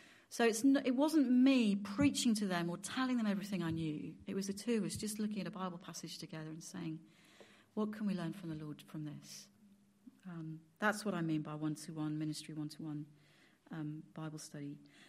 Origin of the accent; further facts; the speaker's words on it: United Kingdom; I'm a Brit, remember?